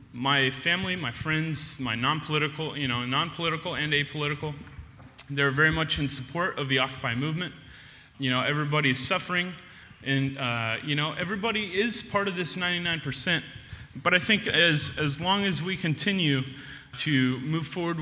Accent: California, United States; I'm from Sassoon City, California, just in the North Bay.

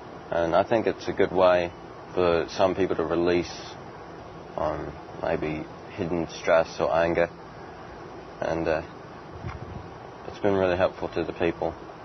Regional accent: New Orleans, Louisiana, United States; I'm from New Orleans.

